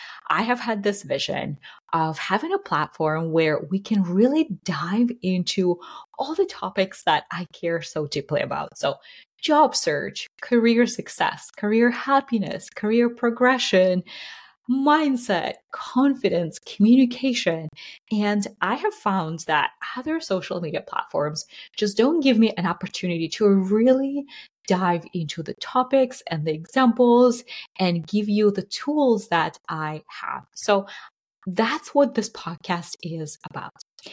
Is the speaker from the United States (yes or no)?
no; Russia; The currency defaulted, I think, multiple times in the 90s when I grew up in Russia.